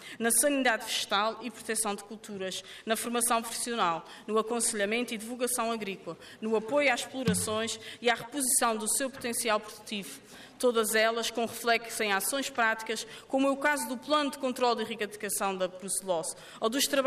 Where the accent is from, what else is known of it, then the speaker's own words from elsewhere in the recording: Azores, Portugal; pela primeira vez, enquanto terceirense e açoriana, sentir que faço parte de uma visão integradora